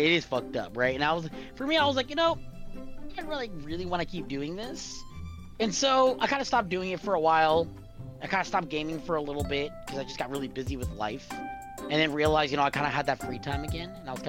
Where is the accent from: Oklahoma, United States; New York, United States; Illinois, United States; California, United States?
California, United States; I am from California, PST time.